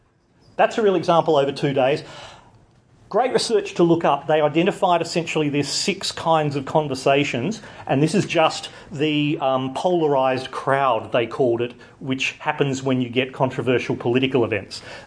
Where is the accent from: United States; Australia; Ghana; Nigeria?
Australia; Adelaide, South Australia; I'm from Adelaide, so say what you like.